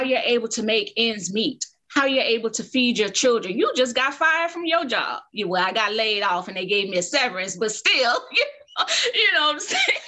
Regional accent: Augusta, Georgia, United States; In Augusta, because I was born and raised in Augusta, right?

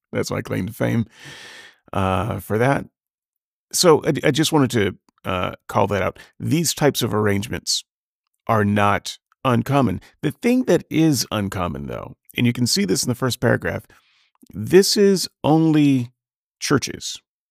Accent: Alabama, United States; So as you know, I grew up in Alabama, lived in Alabama for a long time.

